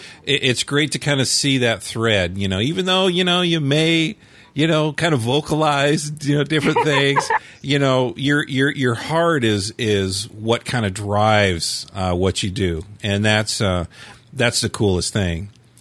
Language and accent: English; San Bernardino, California, United States; now in Orange County, United States; I'm an Inland Empire boy. I was born in San Bernardino, and I escaped, but I'm in the non-snooty part of Orange County now.